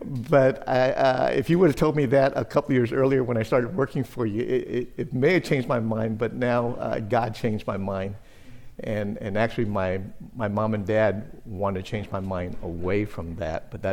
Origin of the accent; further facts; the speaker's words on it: San Antonio, Texas, United States; I'm originally born and raised in San Antonio, so I'm a native San Antonian.